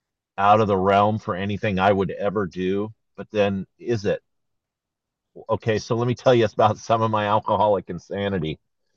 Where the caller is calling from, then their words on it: San Francisco, California, United States; I am beaming in from San Francisco, California. It's 11 a.m. here, so almost lunch hour.